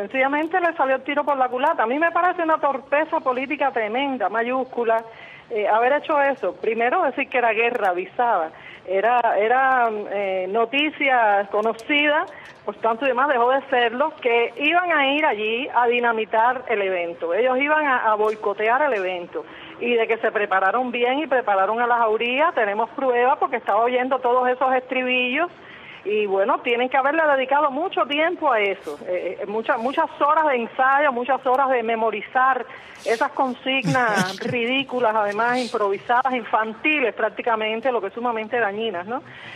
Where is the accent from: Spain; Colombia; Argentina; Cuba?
Cuba; me da pena salir de Cuba a alguna parte de esta un evento y decir soy cubana